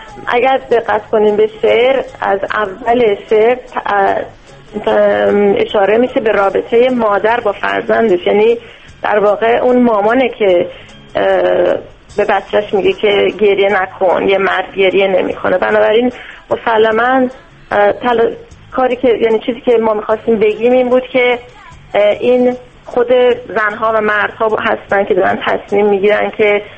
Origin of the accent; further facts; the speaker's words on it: Iran; من ایرانی هستم